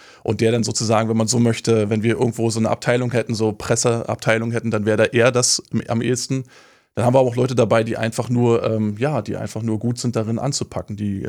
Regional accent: Brandenburg, Germany; Also ich bin ja ursprünglich auch aus Brandenburg, aus Prignitz-Ruppin

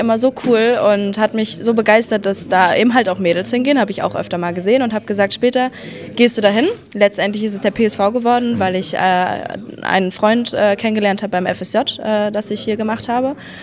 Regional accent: Lübeck, Schleswig-Holstein, Germany; also born or lived in Rostock; Und dann bin ich nach Rostock gezogen. Ich komme eigentlich aus Lübeck.

